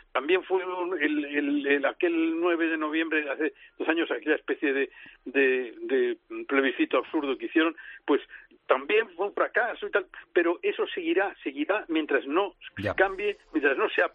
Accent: Catalonia, Spain; yo soy catalán

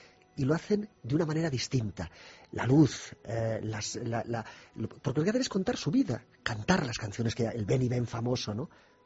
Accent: Madrid, Community of Madrid, Spain; A mí como madrileño me duele y amo su ciudad casi tanto como la mía.

